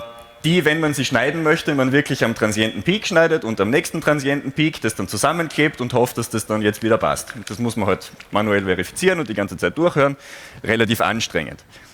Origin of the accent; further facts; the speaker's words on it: Styria, Austria; accent: Styrian; Sollte entlang des Vortrags mein ausgeprägter steirischer Akzent überhand nehmen, bitte sagt es mal, ich bemühe mich, dass ich Deutsch rede.